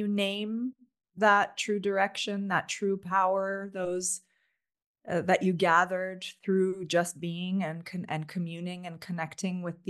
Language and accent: English; Toronto, Ontario, Canada; I grew up in Toronto, born and raised in Toronto. Went to school at Waterloo, just outside of Toronto. Anyway, North American, basically, grew up as a North American.